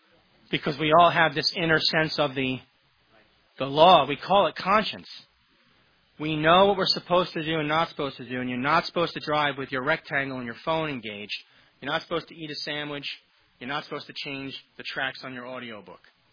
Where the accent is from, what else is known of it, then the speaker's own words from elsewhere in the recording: New York, United States; Which is ironic because I'm from New York, but...